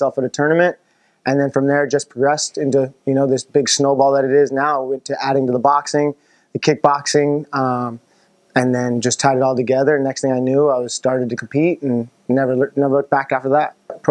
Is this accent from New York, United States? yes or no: no; California, United States; I grew up in the South Bay.